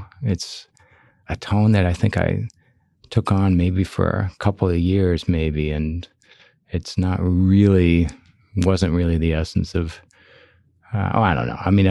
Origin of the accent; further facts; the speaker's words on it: Chicago, Illinois, United States; when I was growing up in Chicago, we just called it sarcasm